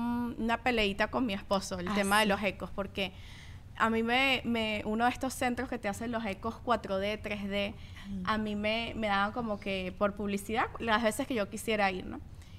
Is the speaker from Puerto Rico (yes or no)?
no; Venezuela; yo también tengo mis cosas como venezolana